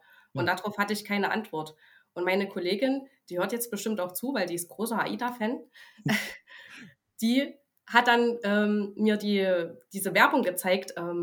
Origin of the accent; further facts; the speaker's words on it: eastern Germany, Germany; Man muss ja auch sagen, ich komme ja aus dem Osten, ich habe ja auch Dialekt.